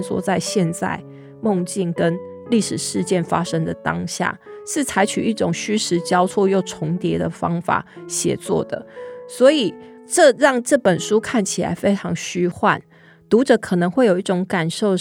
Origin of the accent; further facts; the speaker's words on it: Taiwan; 作为一个台湾人，我每次踏上济州岛